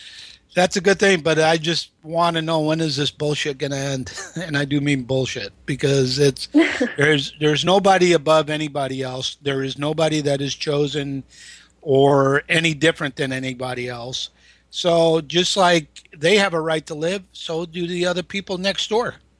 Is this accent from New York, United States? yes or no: yes; New York, United States; also born or lived in Los Angeles; I grew up in Long Island and I also lived in LA, where I have a lot of Jewish friends